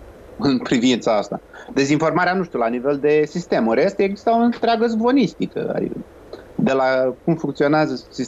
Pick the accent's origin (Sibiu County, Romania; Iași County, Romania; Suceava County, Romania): Iași County, Romania; Doroșcani; în sat la mine, unde am crescut, în Doroșcan, de exemplu, undeva lângă Iași